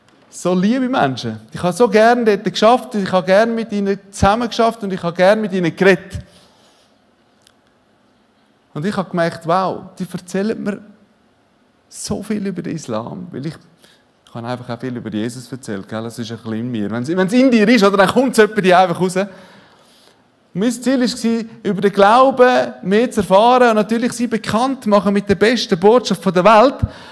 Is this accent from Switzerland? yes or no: yes; Zurich, Switzerland; Ich bin im Zürich-Oberland aufgewachsen.